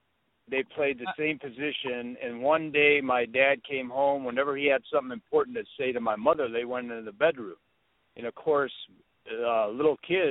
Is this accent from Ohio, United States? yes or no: yes; Cleveland, Ohio, United States; a city slicker growing up in Cleveland.